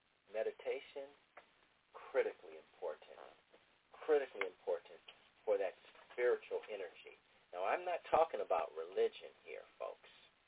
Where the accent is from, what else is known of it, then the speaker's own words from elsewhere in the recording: Ohio, United States; I had to say Ohio State because that's my home state.